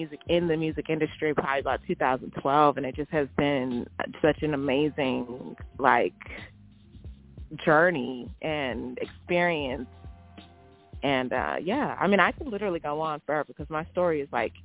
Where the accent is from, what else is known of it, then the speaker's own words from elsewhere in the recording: California, United States; now in Houston, United States; I came from California. Came to Houston to go to U of H.